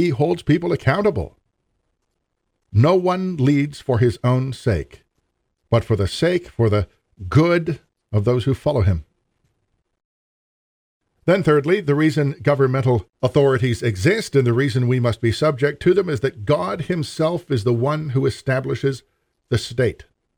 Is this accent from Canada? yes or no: yes; Canada; I should mention, as a Canadian pastor, I'll be speaking extensively about my context and from my context